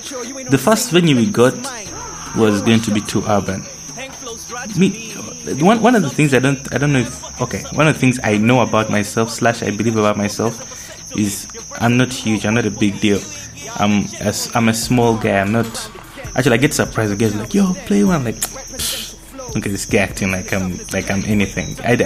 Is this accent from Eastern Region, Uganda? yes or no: yes; Jinja, Eastern Region, Uganda; I'm from Jinja, I can rap and I make nice beats.